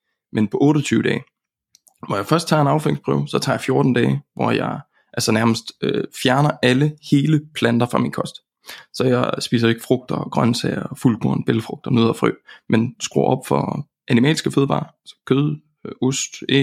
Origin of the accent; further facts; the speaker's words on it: Jutland, Denmark; Så jeg er jo jyde, og vi kan godt lide gode tilbud